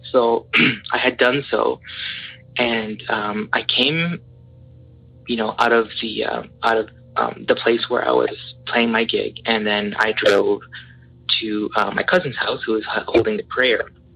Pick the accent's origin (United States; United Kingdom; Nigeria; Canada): Canada; Edmonton, Alberta; I'm actually from Edmonton, Alberta, Canada.